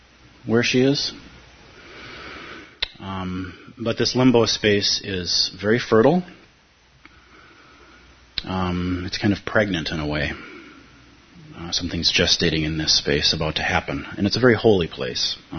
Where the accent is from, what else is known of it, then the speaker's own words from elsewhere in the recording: Minnesota, United States; And I'm a Minnesota guy, and I'm of Irish and German ancestry.